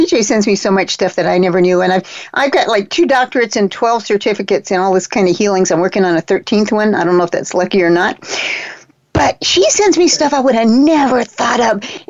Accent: Galveston, Texas, United States; But the guy was a Texan, too. So he's from Houston. I'm from Galveston.

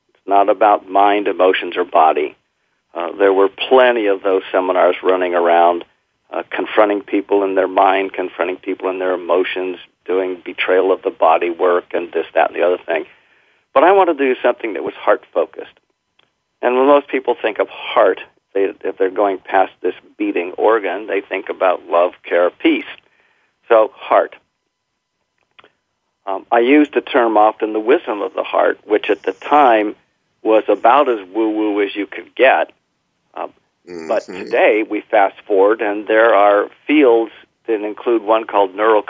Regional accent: California, United States; I'm born and raised in California

